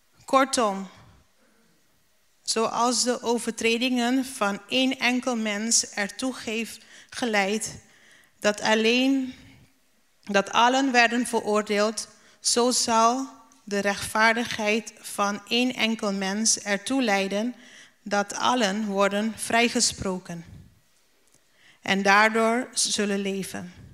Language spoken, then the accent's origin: Dutch; Curaçao; Ik ben zelf opgegroeid in Curaçao. Ik heb twee broers.